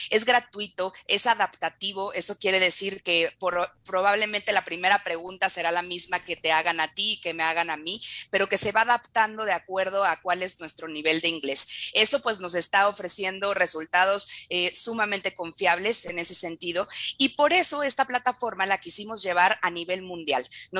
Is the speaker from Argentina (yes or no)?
no; Mexico; a lo que nos estamos enfrentando también como mexicanos